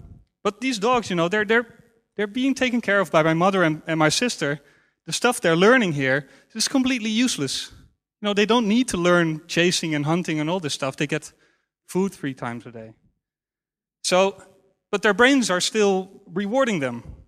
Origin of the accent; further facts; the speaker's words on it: Utrecht, Netherlands; English is a second language; a project I was planning to do in a problematic neighborhood in my hometown, Utrecht.